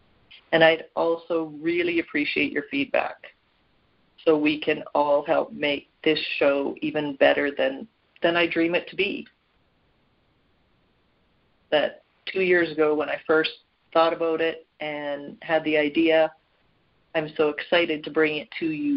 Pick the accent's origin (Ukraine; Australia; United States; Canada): Canada; Canada, my home country